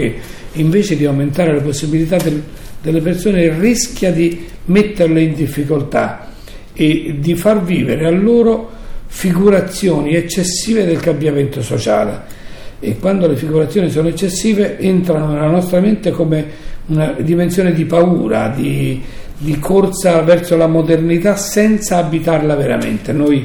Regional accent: Abruzzo, Italy; Un titolo che tra l'altro è stato già utilizzato in passato anche da me, da abruzzese.

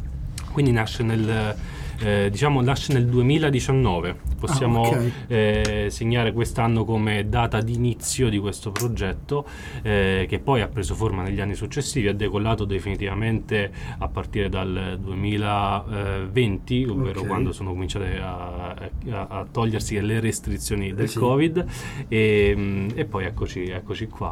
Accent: Terni, Umbria, Italy; Noi proveniamo da Terni, okay

